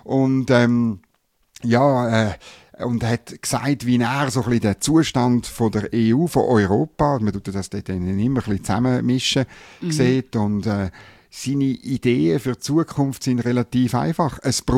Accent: Switzerland; So werden wir als Schweizer uns müssen anders orientieren, was bei unserer Geografie ein bisschen schwierig ist

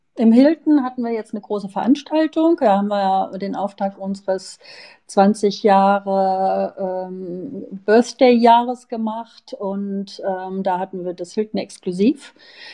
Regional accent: Germany; Engländer, Franzosen, Belgier, Holländer und natürlich wir als Deutsche.

